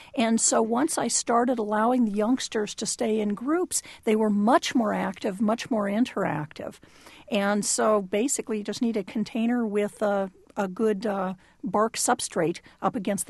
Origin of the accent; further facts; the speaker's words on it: Denver, Colorado, United States; So I'm from Denver. I know that there are spiders there.